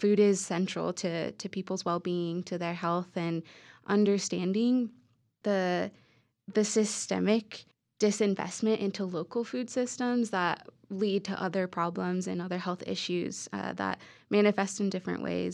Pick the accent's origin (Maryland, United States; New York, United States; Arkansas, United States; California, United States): California, United States; I grew up in Sonoma County, an area really known for its different produce, for its farming history and practices